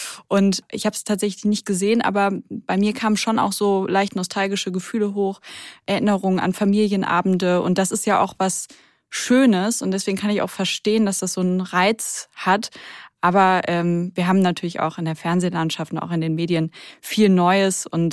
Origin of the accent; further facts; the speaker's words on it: Rhineland, Germany; Ich komme aber ja aus dem Rheinland.